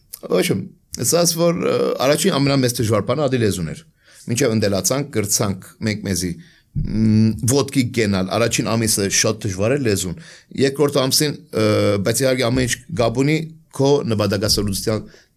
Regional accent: Syria; also born or lived in Saudi Arabia; Ծնել եմ Սաուդի Արաբիա 6 տարեկանին, բաբան այդ ժամանակ ոնց աշխատեր։ 6 տարեկան նոր եմ տեղափոխվել ենք Սուրիա

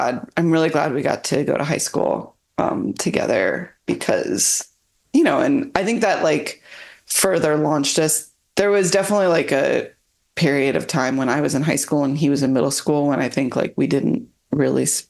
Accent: Chicago, Illinois, United States; Yeah, we grew up in Chicago.

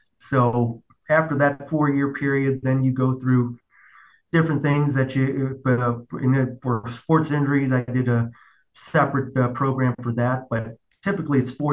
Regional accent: St. Louis, Missouri, United States; also born or lived in Cleveland; I was born in Cleveland, so I rooted for the Indians. I still call them the tribe. But then I grew up in St. Louis, so I followed the Cardinals

